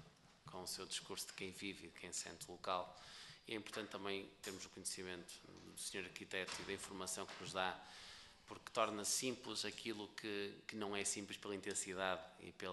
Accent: Vila do Conde, Porto, Portugal; sou do Porto, sou de Vila do Conde

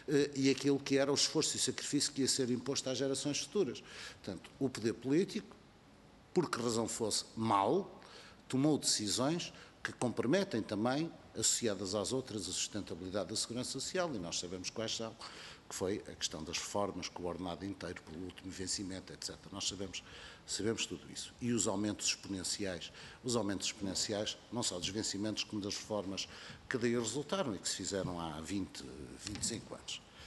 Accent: North, Portugal; now in Algarve, Portugal; eu não sendo eleito lá por cima e sendo morando no Algarve há muitos anos, também sou do Norte.

